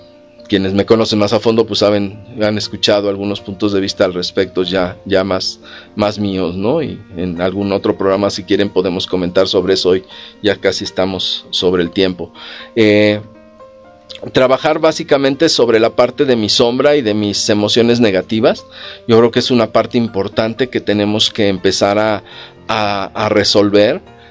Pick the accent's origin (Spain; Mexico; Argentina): Mexico; También como mexicanos nuestra autoestima es muy, muy baja.